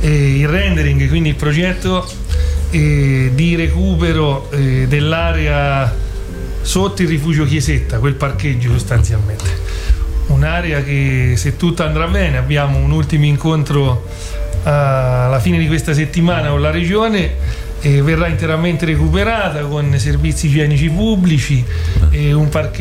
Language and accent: Italian; Switzerland; born there; Io ci sono nato in Svizzera